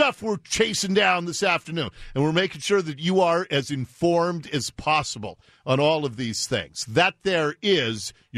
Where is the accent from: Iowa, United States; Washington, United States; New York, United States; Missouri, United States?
Washington, United States; Seattle; I'm one who was born and raised in Seattle, I had to get out. I got out like 30 years ago. I have lived in the suburbs more than I lived in Seattle. But I still consider Seattle my home.